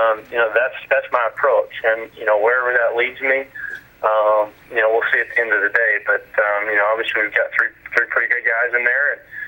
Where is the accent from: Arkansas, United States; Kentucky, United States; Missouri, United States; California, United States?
Arkansas, United States; I grew up here in Arkansas. I was an Arkansas fan